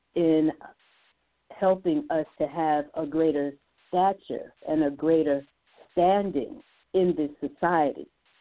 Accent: Atlanta, Georgia, United States; born there; I was born in Atlanta. I did not live here until 6 months after graduation from college.

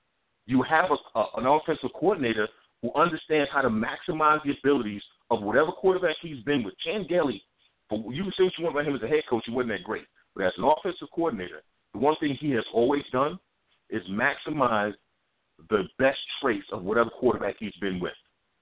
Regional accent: New York, United States; I'm from New York, and I think that's where it's been from a lot of the Jets fan base.

